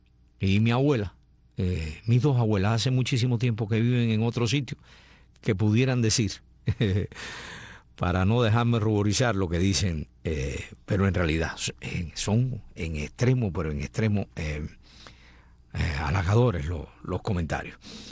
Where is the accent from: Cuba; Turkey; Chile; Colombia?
Cuba; nosotros los de este lado acá de América, en Cuba